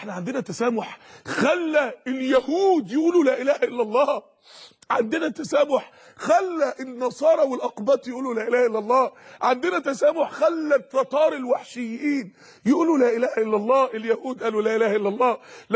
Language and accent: Arabic; Egypt; انت مصري وانا مصري، دي بلدي ودي بلدك، دي بلدنا احنا الاثنين